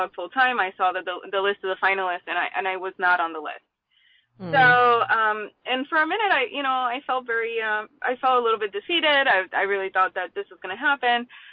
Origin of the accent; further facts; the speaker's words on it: Puerto Rico; And I grew up in Puerto Rico